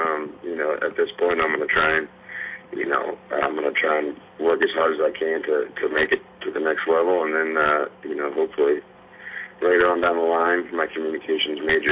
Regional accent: Kansas, United States; I'm not like a lot of people when I say I'm from Kansas assume I'm a farmer, but that's not really the case.

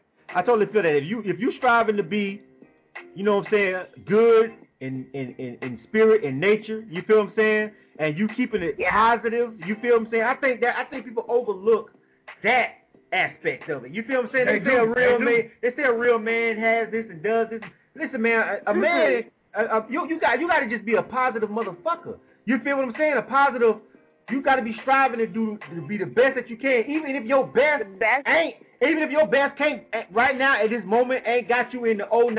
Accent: Panama City, Florida, United States; I'm from Panama City, Florida.

